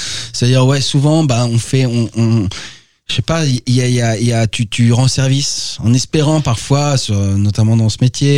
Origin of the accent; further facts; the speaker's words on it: Hauts-de-France, France; moi, je suis de Picardie, donc j'ai envie de vous dire, c'est impossible de pas revenir.